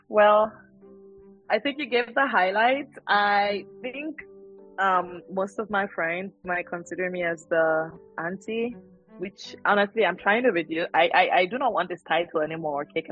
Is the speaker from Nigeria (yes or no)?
yes; Northern Nigeria, Nigeria; also born or lived in Abuja / Kaduna / Kano / Jos; I grew up most of my life in the northern part of Nigeria. So I grew up in Abuja, in Kaduna, a little bit in Kano as well, Jos. I have spent most of my life in the northern part of Nigeria. So I do speak Hausa.